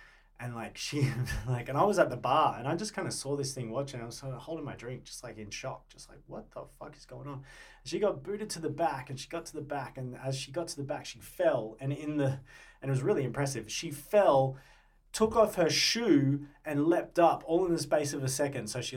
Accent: Brisbane, Queensland, Australia; I was up in Brisbane. That's where I'm from. I'm from Brizzy.

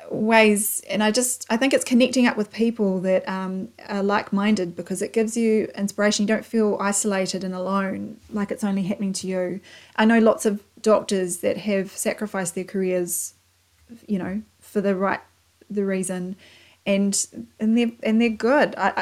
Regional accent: New Zealand; accent: Kiwi; you can listen to 15 hours of my Kiwi accent

